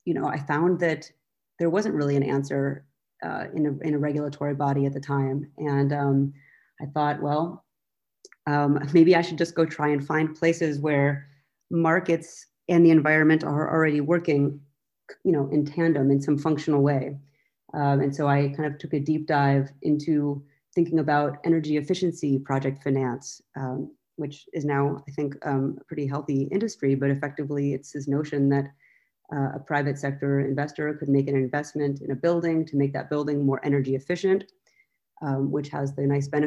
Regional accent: San Diego, California, United States; So I grew up in San Diego. I grew up lucky enough to be by the beach and was a surfer growing up.

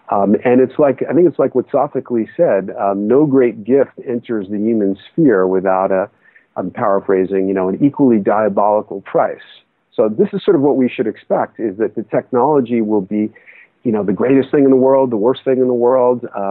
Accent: New York, United States; I'm from New York, and I remember calling my parents who still live in the Bronx

